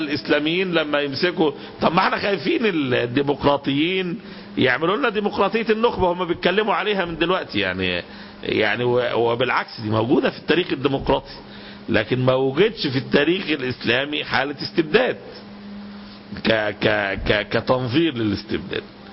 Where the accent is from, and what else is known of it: Egypt